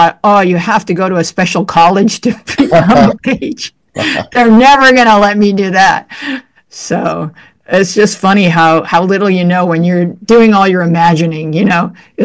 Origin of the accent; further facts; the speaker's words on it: Williamsville, New York, United States; We grew up in suburban Buffalo, New York, a town called Williamsville.